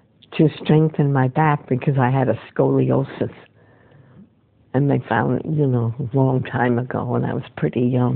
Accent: Dobbs Ferry, New York, United States; I was born in Dobbsbury, New York, on the Hudson.

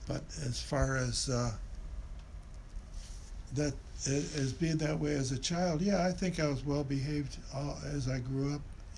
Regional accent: Ferndale, Michigan, United States; also born or lived in Detroit; Yes, I was born in Detroit, Michigan. But I was growing up, I grew up in Ferndale, Michigan. I went through school there

